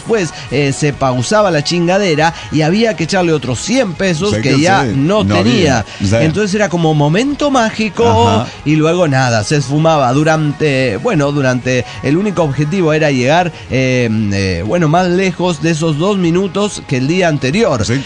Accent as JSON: {"language": "Spanish", "region": "La Paz", "country": "Bolivia", "lives_now": "Arica, Chile", "said": "Como saben, soy de La Paz."}